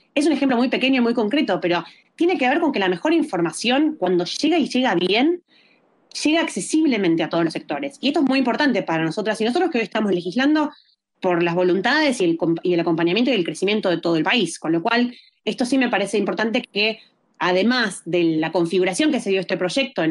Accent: Buenos Aires Province, Argentina; Yo provengo de la provincia de Buenos Aires

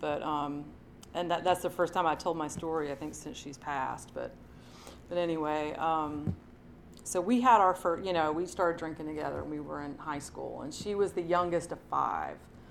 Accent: Baltimore, Maryland, United States; now in Atlanta, United States; I was born here in Atlanta, Georgia, kind of coincidentally, accidentally. My family's from Baltimore. My dad had like a work assignment down here for a year, and so I was born, then went back to Baltimore, and there was some moving between here and there

